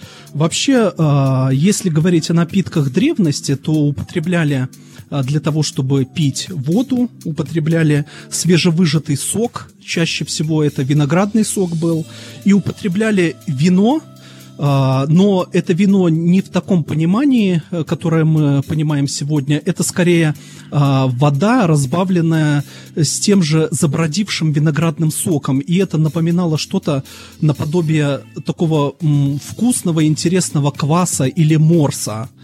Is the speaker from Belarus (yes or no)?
yes; Belarus; как меня и представили. Родом я из Республики Беларусь.